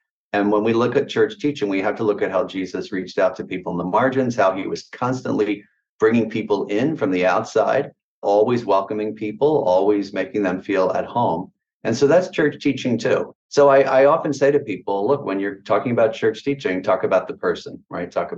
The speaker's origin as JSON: {"language": "English", "region": "Pennsylvania", "country": "United States", "tie": "born or raised there", "said": "When I was growing up outside of Philadelphia, I went to probably 15 or 20 bar mitzvah and bat mitzvah services."}